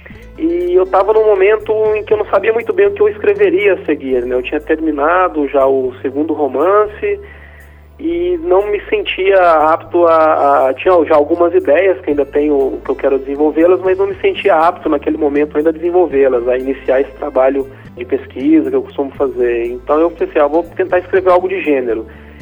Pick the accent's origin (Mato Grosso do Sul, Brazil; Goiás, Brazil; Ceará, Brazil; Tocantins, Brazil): Goiás, Brazil; now in São Paulo, Brazil; eu sou goiano, vivo aqui, né, e conheço os dois lados, digamos, né? Uhum. Sei o que é ser criado no interior de Goiás e agora sei também o que é viver aqui na maior cidade do país.